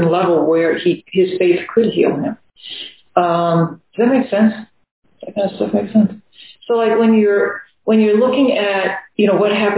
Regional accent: New Orleans, Louisiana, United States; I'm from New Orleans, so my mind is a lot in New Orleans right now.

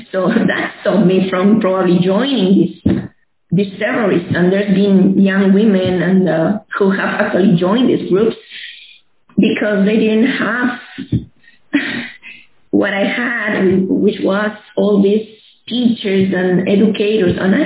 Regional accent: Lima, Peru; Well, I grew up in Lima, Peru in the 80s, and we had terrorism there.

